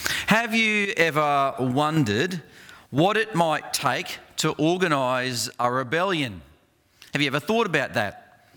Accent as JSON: {"language": "English", "country": "Australia", "said": "as an Australian, you probably have never thought about this sort of challenge. I mean, we're a pretty laid-back people, really."}